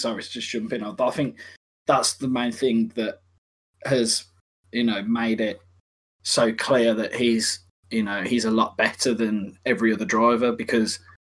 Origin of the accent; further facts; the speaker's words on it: United Kingdom; Obviously, I'm British.